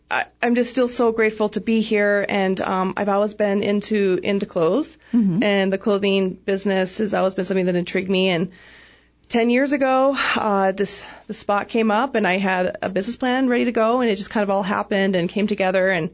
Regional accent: Prescott, Arizona, United States; I'm from Prescott, so I played downtown when I was little, and now I work downtown as an adult.

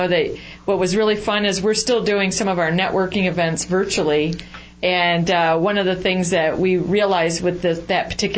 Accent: Michigan, United States; I won't judge you because you're from Wisconsin and I came from Michigan

